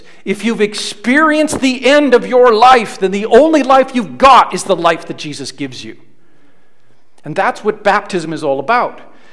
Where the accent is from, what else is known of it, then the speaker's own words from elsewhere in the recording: Canada; I'm Canadian.